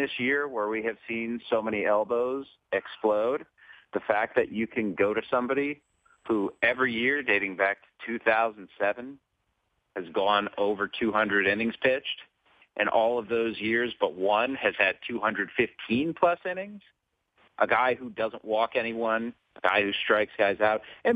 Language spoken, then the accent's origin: English; Cleveland, Ohio, United States; Blair, I grew up in Cleveland, so I have depressed fandom in me